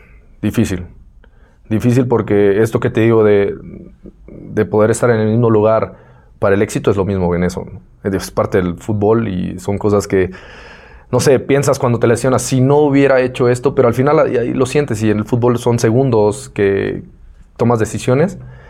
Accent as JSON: {"language": "Spanish", "country": "Mexico", "said": "Creo que como mexicanos en un equipo así"}